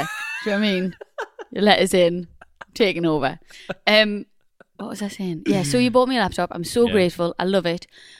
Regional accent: Newcastle, North East England, United Kingdom; born there; also born or lived in Wales / Liverpool; So I was born in Newcastle

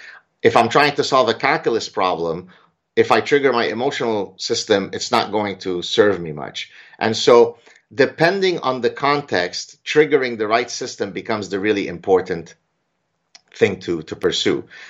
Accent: Canada; I'm Canadian.

